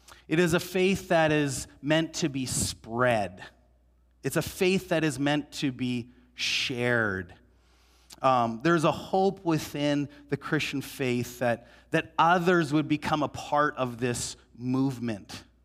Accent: Canada; And so here we are, we're from Canada, we come from a Protestant evangelical church, and we're down in Mexico

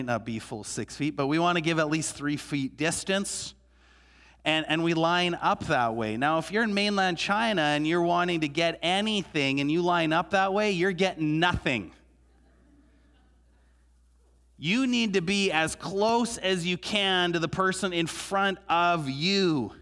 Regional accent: Canada; I grew up in this country, and there's certain things about me that are very Canadian. No matter how old I get, when I've gone to different countries, I've lived in multiple countries. I've lived beyond Canada. I think I've lived now in 4 different countries.

